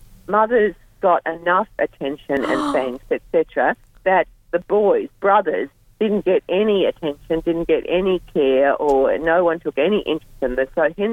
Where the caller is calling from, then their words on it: Adelaide, South Australia, Australia; I was listening online from Adelaide.